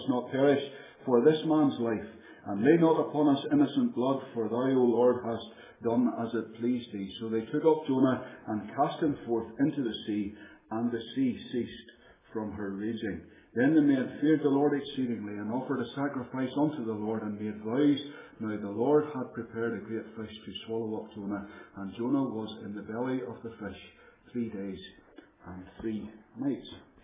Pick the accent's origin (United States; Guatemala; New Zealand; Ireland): Ireland; moved away; You have to remember that I'm originally from Ireland, and in Ireland they sing from the Gospel hymn book